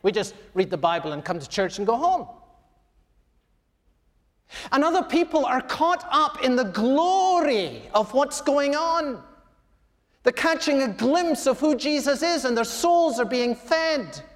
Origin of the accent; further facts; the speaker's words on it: Edinburgh, Scotland, United Kingdom; One of the things I loved to do as a kid growing up in Edinburgh was to go and see Scotland play rugby